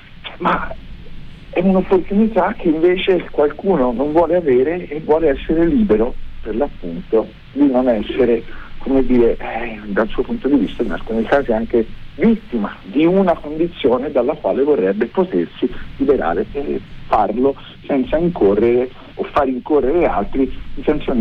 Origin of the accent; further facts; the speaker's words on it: Tuscany, Italy; lo dico da toscano